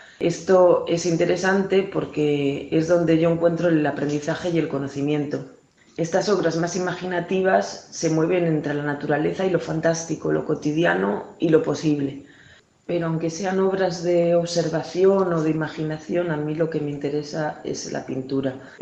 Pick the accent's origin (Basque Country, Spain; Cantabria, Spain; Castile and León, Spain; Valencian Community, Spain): Cantabria, Spain; soy cántabra, aunque actualmente resido entre Senegal y España.